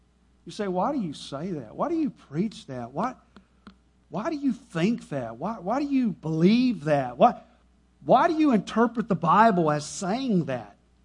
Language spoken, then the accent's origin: English; Texas, United States; See, we as Americans, I'm a Texan, I live in America, right?